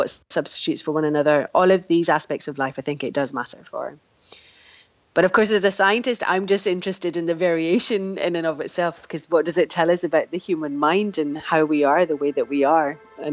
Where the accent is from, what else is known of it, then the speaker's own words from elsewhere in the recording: Glasgow, Scotland, United Kingdom; now in Nijmegen, Netherlands; I'm from Glasgow, but I work in Nijmegen in the Netherlands.